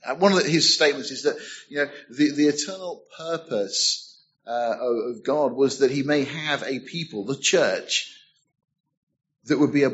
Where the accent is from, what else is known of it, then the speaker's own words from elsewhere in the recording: Deal, South East England, United Kingdom; growing up in Deal in Kent, I used to look out across the sea, and on a clear day you can see France quite easily.